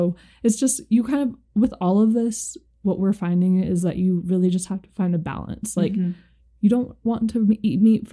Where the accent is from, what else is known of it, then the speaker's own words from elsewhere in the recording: Seattle, Washington, United States; Yeah, which was interesting because I remember growing up, I'm from the Seattle area